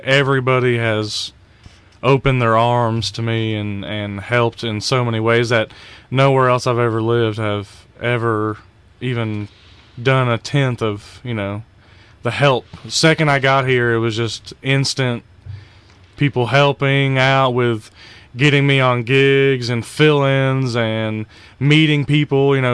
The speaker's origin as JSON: {"language": "English", "region": "the South", "country": "United States", "tie": "born or raised there", "lives_now": "California, United States", "said": "I said, I was raised in the South."}